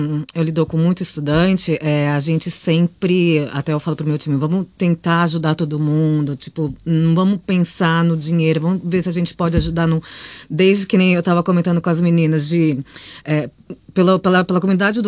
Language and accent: Portuguese; Brazil; Sendo brasileiro, a gente tem uma comunicação melhor, a gente tem a humildade, a simplicidade.